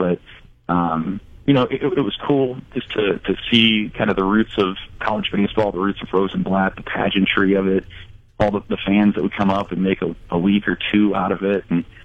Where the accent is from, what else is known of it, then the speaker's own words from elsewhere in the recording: Lincoln, Nebraska, United States; I mean, I grew up in Lincoln